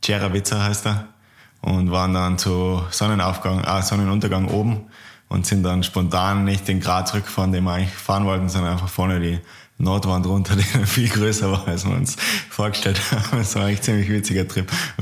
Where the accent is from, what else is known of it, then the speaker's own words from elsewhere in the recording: Völs, Tyrol, Austria; ich komme schon aus Tirol, bin in Völs aufgewachsen, direkt neben Innsbruck und wohne da auch. Also echt treu geblieben im Wohnort.